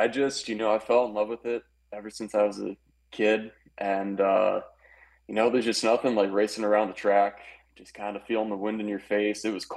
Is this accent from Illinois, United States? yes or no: yes; Glen Ellyn, Illinois, United States; Oh, yeah, growing up in Glen Ellen. Yes, born and raised, great town. Went to Ben Franklin, Hadley, and Lombard West.